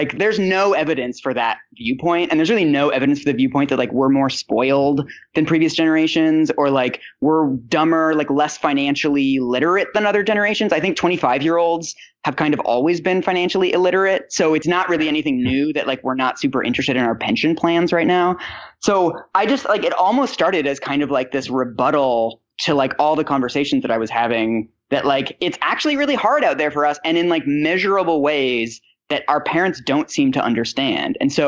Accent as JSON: {"language": "English", "town": "Seattle", "region": "Washington", "country": "United States", "tie": "born or raised there", "said": "It was being born, growing up in Seattle, and being on NPR."}